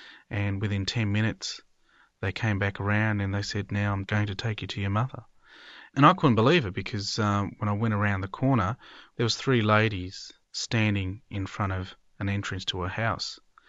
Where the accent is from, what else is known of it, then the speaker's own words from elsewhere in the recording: India; And it is my hometown, and I just couldn't sleep for that whole night.